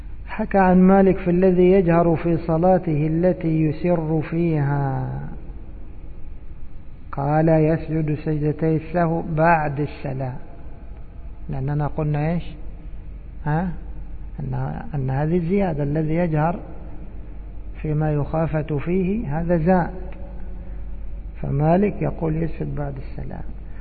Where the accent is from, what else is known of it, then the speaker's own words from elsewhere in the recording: Egypt; عندنا في مصر يمرون، في مصر يمرون اللي عنده أي شيء يأخذه يجمع الخردة